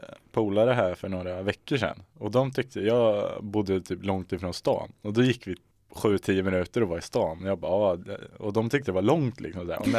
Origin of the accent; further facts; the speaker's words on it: Värmland, Sweden; accent: Värmland dialect; Alltså jag brukar lägga bort min dialekt ganska mycket. Men nu när jag skulle börja på universitetet så sa jag till mig själv liksom, fan spela lite på värmländska ändå då.